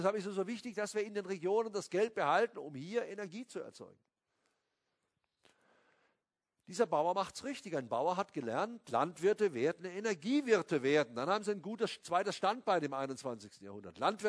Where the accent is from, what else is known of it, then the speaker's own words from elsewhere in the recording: Baden-Baden, Baden-Württemberg, Germany; Ich sage mal ein positives Beispiel aus Baden-Baden, meiner Heimatstadt.